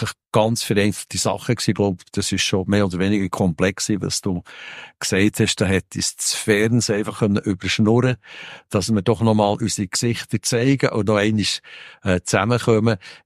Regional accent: Bern, Switzerland; Und als Berner habe ich mich natürlich auf den Bahamas so sehr, sehr wohl gefühlt, weil wir Berner sind ja nicht die Schnellsten.

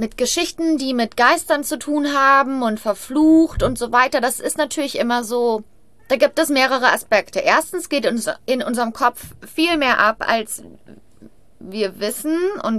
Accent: Brachelen, North Rhine-Westphalia, Germany; Also ich bin im Brachelen, im Kreis Hückelhofen, aufgewachsen. Und da haben wir in einem alten Haus gewohnt.

